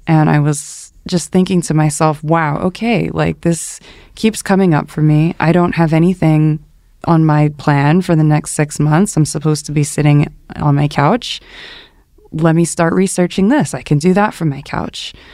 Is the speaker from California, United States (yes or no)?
yes; Los Angeles, California, United States; I grew up in the Los Angeles area, and ever since I was a little kid, I heard about deputy gangs from older children on the playground